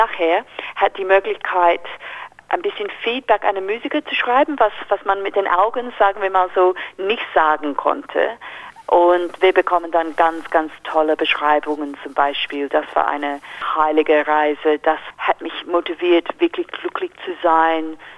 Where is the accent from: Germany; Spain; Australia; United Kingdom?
Australia; German is a second language; ich komme aus Australien und Australien ist mein Heimat.